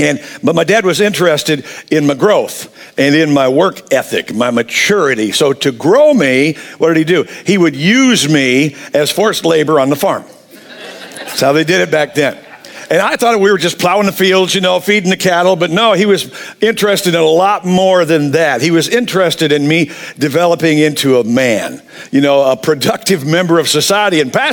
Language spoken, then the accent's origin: English; Illinois, United States; So, but growing up in Northern Illinois, and a lot of times when you say, oh yeah, where are you from? I'm from Illinois. And people are like, oh, Chicago. We're like, no, we hate Chicago.